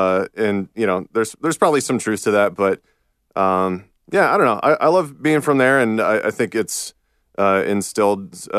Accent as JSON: {"language": "English", "town": "Akron", "region": "Ohio", "country": "United States", "said": "Like, I love Ohio. I'm from Akron, Ohio. Same birthplace as LeBron James"}